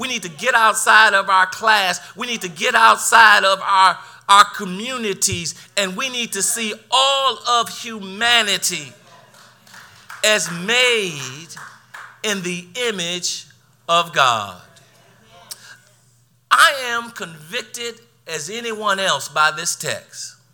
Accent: Midwest, United States; I grew up in the Midwest, and New Englanders, no knock on you all, but I grew up in the Midwest where my mom would open up the table to everybody

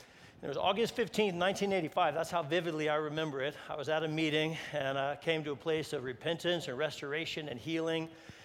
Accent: Colorado Springs, Colorado, United States; Counted it a great, great honor to return to my hometown, Colorado Springs, and to pastor Grace Bible Church for about 25 years.

